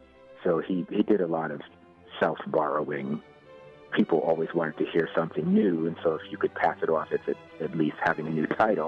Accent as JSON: {"language": "English", "town": "New York City", "region": "New York", "country": "United States", "also_born_or_lived": "Midwest / California", "lives_now": "Kalamazoo, United States", "said": "I'm a New Yorker originally, New York City, and I'd lived in the Midwest, I'd lived in California, I'd lived in lots of places in the United States."}